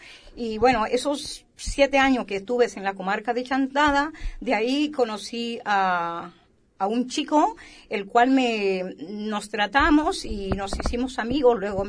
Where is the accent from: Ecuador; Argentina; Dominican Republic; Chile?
Dominican Republic; now in Spain; como me ha sucedido a mí, que vine de República Dominicana a España, a la comunidad de Galicia, específicamente.